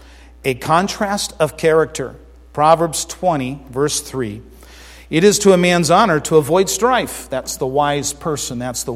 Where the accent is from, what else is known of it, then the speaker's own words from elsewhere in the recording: Arizona, United States; Hey, I'm from Arizona. I've watched a flash flood.